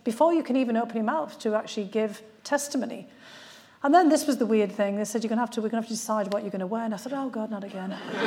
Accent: North East England, United Kingdom; because I come from County Durham

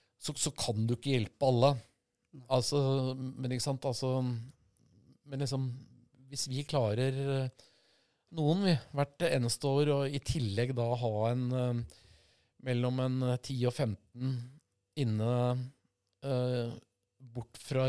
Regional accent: Akershus, Norway; jeg vokste opp i Nadderudveien, og det var ganske tøft miljø rundt her og Nadderudhallen og Bekkestua når jeg var ung

